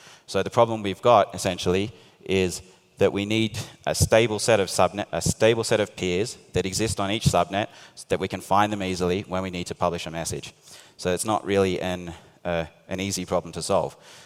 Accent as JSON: {"language": "English", "country": "Australia", "said": "So I'm Australian, and I can see a few Australians in the audience."}